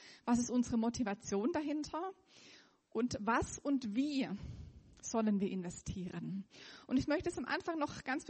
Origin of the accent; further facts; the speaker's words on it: Rot am See, Baden-Württemberg, Germany; ich komme aus Rot am See.